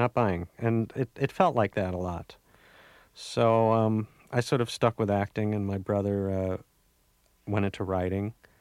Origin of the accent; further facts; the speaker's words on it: Oceanside, New York, United States; And I'm from Oceanside, Long Island